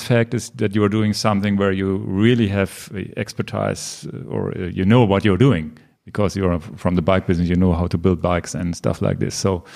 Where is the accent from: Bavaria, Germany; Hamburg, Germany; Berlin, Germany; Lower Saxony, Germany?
Lower Saxony, Germany; Hanover; English is a second language; also here in my hometown Hanover